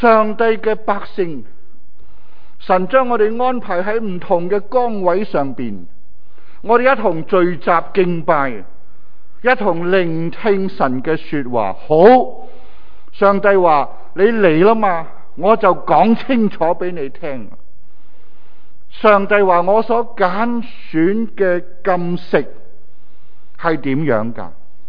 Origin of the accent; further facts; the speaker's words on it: Hong Kong; 我们香港人